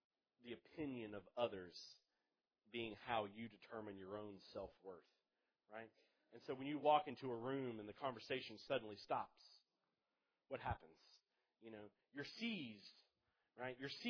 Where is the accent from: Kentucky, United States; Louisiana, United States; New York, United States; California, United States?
Louisiana, United States; DeRidder; Growing up in DeRidder, going to the Beauregard Parish Fair, it is a hoot and a half.